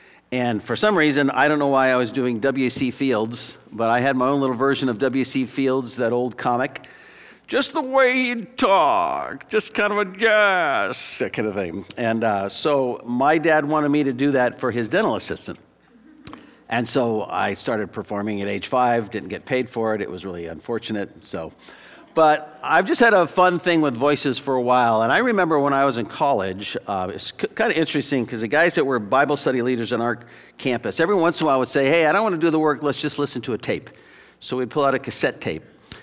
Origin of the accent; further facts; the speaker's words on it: Arizona, United States; I grew up in Arizona, and I got sunburned quite a lot